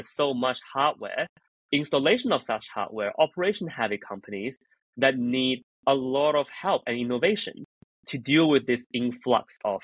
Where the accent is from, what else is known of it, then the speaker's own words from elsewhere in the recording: Australia; I'm from Australia, right?